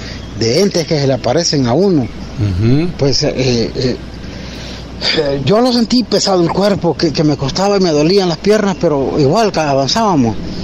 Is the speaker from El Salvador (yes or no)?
yes; San Isidro Lempa, El Salvador; Pues aquí en El Salvador, pues en mi pueblo, San Isidro Lempa